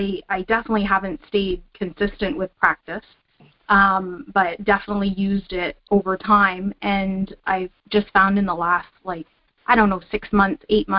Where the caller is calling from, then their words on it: Canada; I'm calling from Canada, so there's a time difference